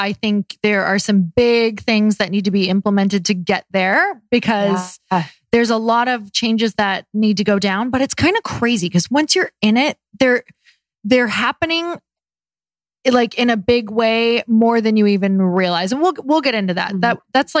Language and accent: English; Michigan, United States; I'm from Michigan.